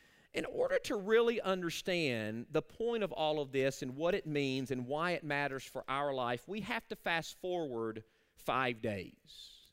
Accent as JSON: {"language": "English", "region": "Arkansas", "country": "United States", "said": "You know, I'm from Arkansas, and I never got to see this famous Arkansan in concert"}